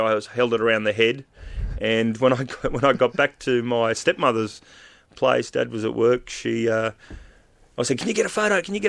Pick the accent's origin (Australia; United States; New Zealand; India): Australia; Penrith, New South Wales; well, I grew up in Western Sydney at a town called Penrith.